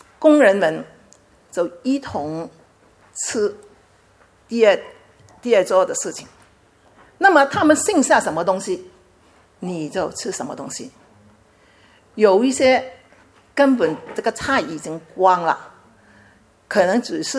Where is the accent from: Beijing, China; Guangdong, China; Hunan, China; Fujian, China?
Guangdong, China; Chaozhou; 他也知道我是潮州人呐